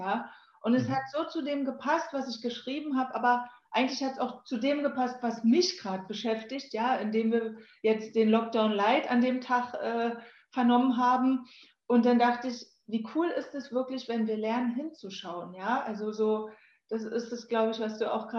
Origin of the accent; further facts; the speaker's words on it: Berlin, Germany; born there; Stadtmensch, ich bin in Berlin geboren, da interessieren die Vögel niemanden